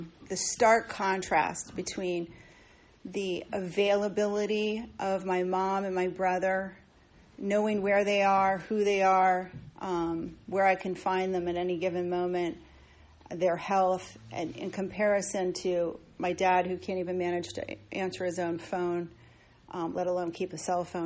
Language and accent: English; Virginia, United States; I grew up in Northern Virginia, native Washingtonian, if you will.